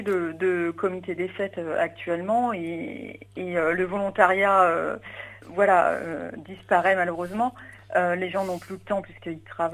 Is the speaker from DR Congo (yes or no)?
no; Bayeux, Normandy, France; les anciens me connaissent puisque j'ai grandi à Bayeux.